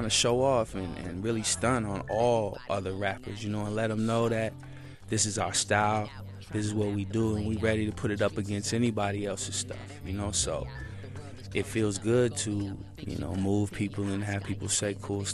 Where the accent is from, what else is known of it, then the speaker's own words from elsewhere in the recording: Seattle, Washington, United States; I'm from Seattle, Washington. I went to Meany Middle School